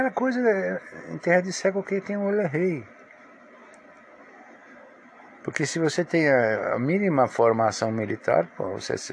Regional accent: Russia; Portuguese is a second language; na minha família é da Ucrânia, mas eu sou russo.

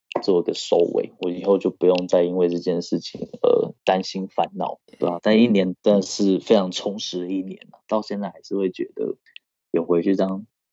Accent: Taiwan; now in Canada; 我是台湾人，我是台湾人，但是我好像也快变成加拿大人而且今年应该会去办移民

